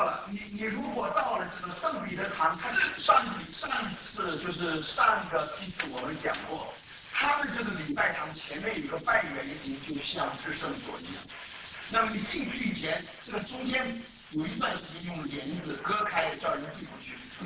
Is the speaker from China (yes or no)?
yes; China; 那我们从中国来的啦